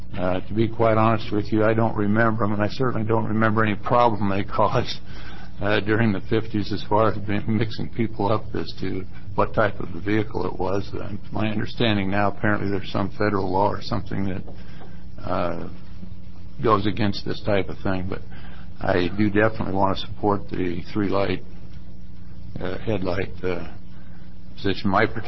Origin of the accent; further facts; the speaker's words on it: Oregon, United States; from Senate District 1 down in the southern part of Oregon.